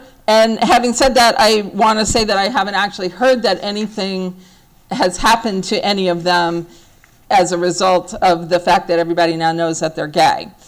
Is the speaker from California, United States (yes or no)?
yes; California, United States; My home state of California just added a gratuitous anti-gay provision to our state constitution.